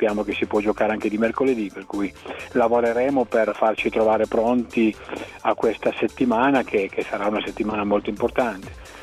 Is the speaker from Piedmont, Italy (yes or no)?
yes; Piedmont, Italy; io sono piemontese